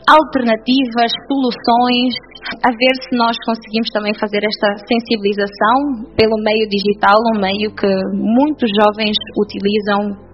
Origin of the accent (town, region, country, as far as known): Angola